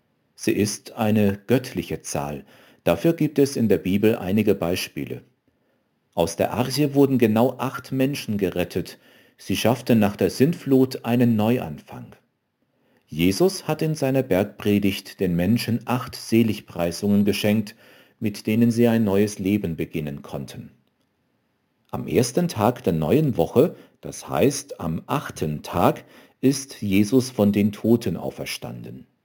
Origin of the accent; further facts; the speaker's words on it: Baden-Württemberg, Germany; In meiner Heimat überragt der Letzenberg die Rheinebene.